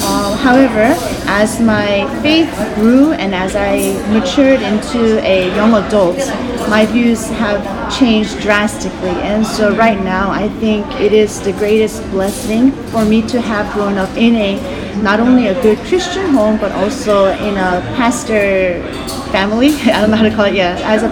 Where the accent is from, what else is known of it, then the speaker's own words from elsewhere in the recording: United States; Yes, actually, I was born and raised in America.